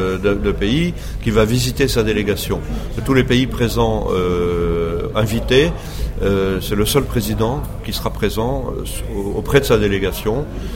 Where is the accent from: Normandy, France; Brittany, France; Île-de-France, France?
Brittany, France; pour en tant que Breton, c'est important aussi que nous arrivions à faire connaître la Bretagne mieux à la Croatie.